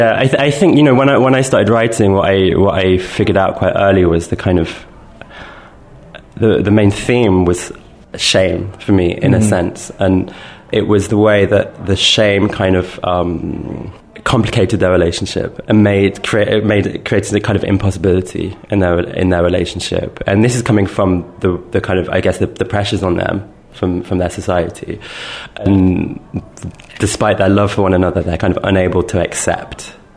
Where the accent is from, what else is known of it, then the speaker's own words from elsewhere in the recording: England, United Kingdom; both my parents are Moroccan, but my strongest connection to Morocco is through my mother. Even mm-hmm. you know, I grew up in England